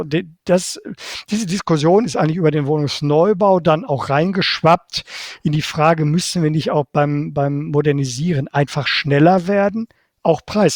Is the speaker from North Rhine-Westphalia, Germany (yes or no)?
yes; Bochum, North Rhine-Westphalia, Germany; Auch gerade in meiner Heimatstadt Bochum